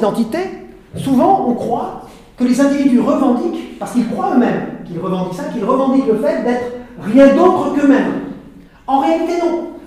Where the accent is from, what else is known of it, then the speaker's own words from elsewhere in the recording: France; j'avais le sentiment esthétique de mon appartenance à la France.